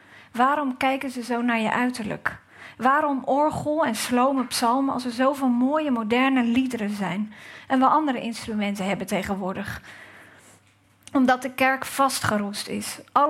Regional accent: Gouda, South Holland, Netherlands; ik uit Gouda kom. En dat ik heel erg gelovig was in de tijd dat ik het dagboek schreef. Ik was toen 13 en 14 jaar. Nu ben ik helemaal niet meer gelovig.

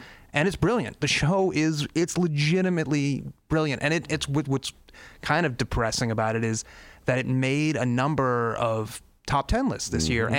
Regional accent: Boston, Massachusetts, United States; I grew up in Boston, which has now become a reviled sports town because of success, obviously.

